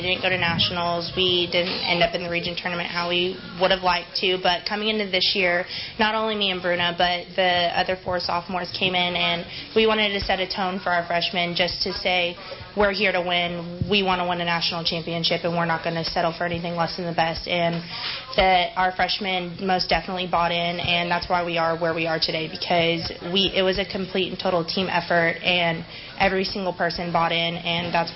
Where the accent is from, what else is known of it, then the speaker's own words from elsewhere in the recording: Houston, Texas, United States; I'm from Houston, Texas.